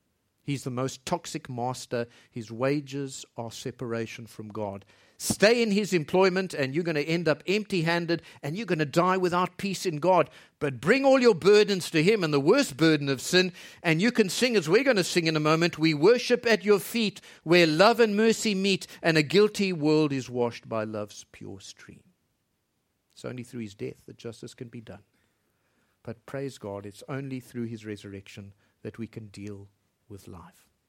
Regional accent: South Africa; As I'm speaking to you now in my home country in South Africa

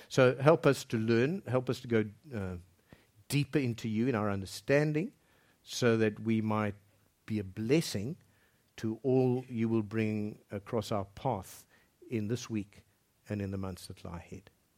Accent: Zimbabwe; born there; moved away; also born or lived in United Kingdom / South Africa; My parents were born in Egypt. I was born in Zimbabwe. I spent my teen years in the United Kingdom, many years in South Africa, and here we are. Where am I from? But having spent over 35 years in Cape Town, it's in my heart.

